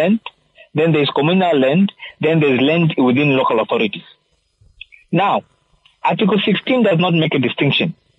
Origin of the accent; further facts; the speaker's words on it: Zambezi, Namibia; I'm from Zambezi region, I want to go to my ancestral land.